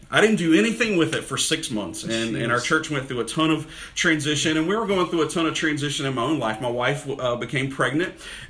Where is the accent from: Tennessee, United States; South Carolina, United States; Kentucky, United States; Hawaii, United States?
South Carolina, United States; Clover; you know, I grew up in Clover, spent so much time in Charlotte